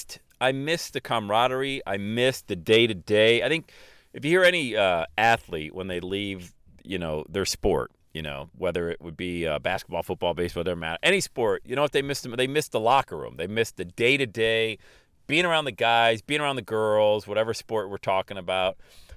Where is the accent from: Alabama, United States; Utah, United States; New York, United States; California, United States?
New York, United States; Buffalo; He's from Rochester, I was from the Buffalo area.